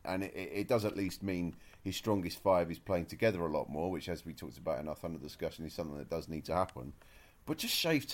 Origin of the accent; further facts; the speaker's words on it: United Kingdom; who, as a British man, you can tell from the accent, I'm a little bit biased towards, regrettably